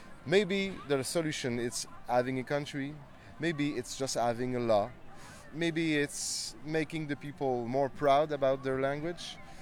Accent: Quebec, Canada; We really start to call ourselves like Quebecois, because we wanted to make a separation, you know.

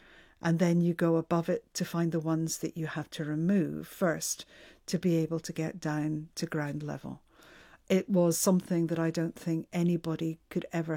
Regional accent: Scotland, United Kingdom; And I can remember always being very aware of being Scottish, not a nationalist in terms of politics, but being very Scottish.

